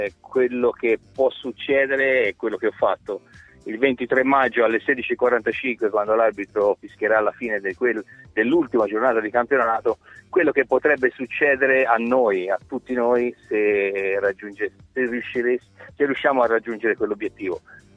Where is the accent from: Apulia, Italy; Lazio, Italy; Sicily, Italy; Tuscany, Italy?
Tuscany, Italy; Io sono partito dalla Toscana ovviamente per fare un'impresa